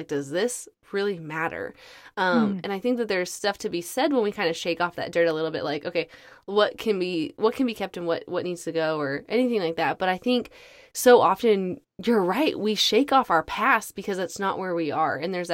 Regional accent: Alaska, United States; I'm from Alaska. I was from a super small town in Alaska.

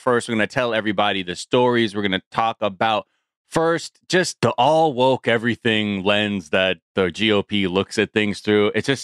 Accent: North Hollywood, California, United States; My hometown. You know, I grew up right there. Yeah, North Hollywood, baby.

